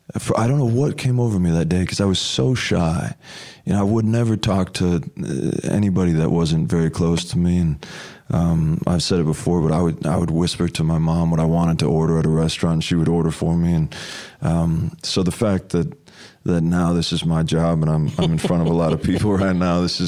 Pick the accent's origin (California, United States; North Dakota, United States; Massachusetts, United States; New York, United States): California, United States; Anaheim; also born or lived in Los Angeles; Anaheim, California. Yeah, very close to here.